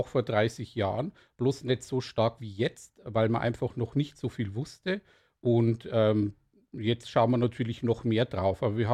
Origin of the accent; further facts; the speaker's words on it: Bavaria, Germany; born there; now in Nuremberg, Germany; Ich komme gebürtig aus der Oberpfalz.